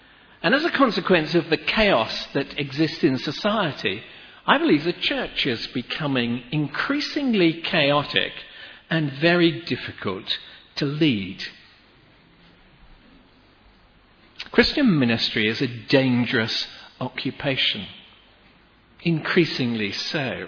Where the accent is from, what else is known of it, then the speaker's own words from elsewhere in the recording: Ireland; and you never know, as an Irishman, that my connections, as you've heard